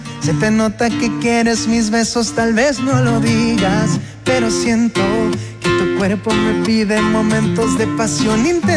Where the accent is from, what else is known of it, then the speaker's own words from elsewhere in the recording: Curicó, Maule, Chile; Yo soy de Curicó.